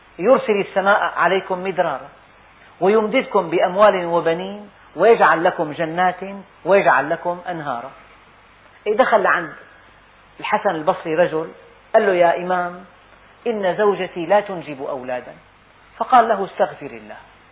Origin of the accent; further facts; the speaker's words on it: Damascus, Damascus Governorate, Syria; يعني بلدنا دمشق معدل أمطارها السنوي معدل يسير، 150 ملم.